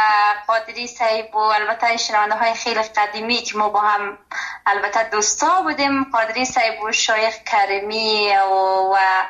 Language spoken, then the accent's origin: Persian; Afghanistan; now in Germany; ایش بین سوائن سوانسیش یا غالت، ایش کمی از افغانستان.